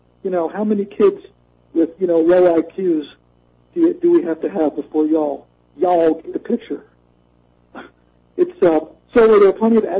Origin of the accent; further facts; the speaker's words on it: United States; I guess that sounds kind of stupid. I come from the United States of America.